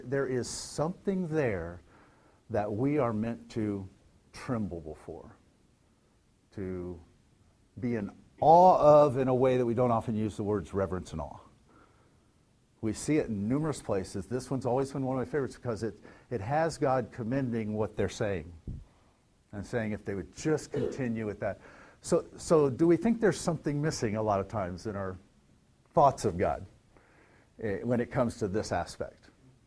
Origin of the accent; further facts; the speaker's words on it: Indiana, United States; And first, I'm from Indiana, okay?